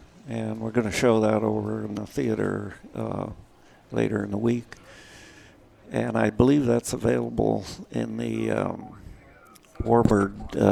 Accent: Auburn, United States; And then I went back to Auburn, my hometown.

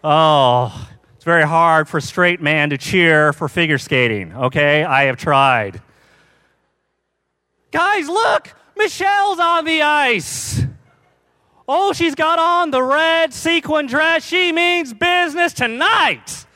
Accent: United States; born there; I was born in the United States. I just speak English.

